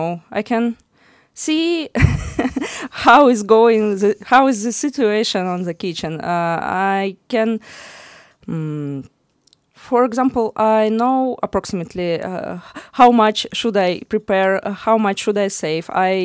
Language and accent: English; Russia; born there; English is a second language; So I was born in Russia. I was an architect there.